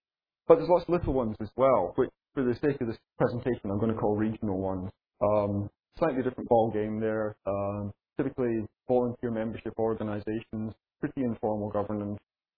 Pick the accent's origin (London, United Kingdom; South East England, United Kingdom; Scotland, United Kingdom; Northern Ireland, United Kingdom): Scotland, United Kingdom; Edinburgh; in my hometown of Edinburgh in Scotland